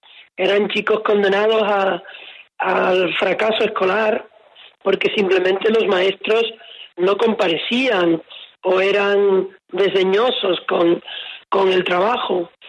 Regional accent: Puerto de la Cruz, Canary Islands, Spain; este ocurre en Tenerife, en el puerto de la Cruz, en el lugar donde yo nací

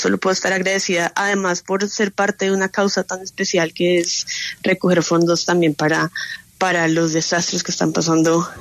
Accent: Colombia; now in United States; uno como colombiano, porque acá en Estados Unidos

